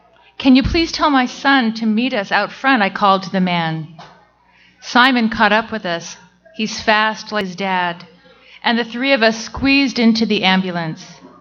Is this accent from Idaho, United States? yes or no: yes; Idaho, United States; While growing up in Idaho's panhandle, I lived a few blocks from our tiny airport and loved lying in the backyard, watching the planes zoom overhead.